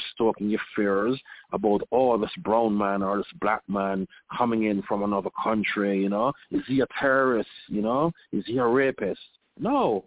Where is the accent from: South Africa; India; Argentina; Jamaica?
Jamaica; now in United States; I'm from Jamaica originally. You know, I'm here since 2001. And I belong here.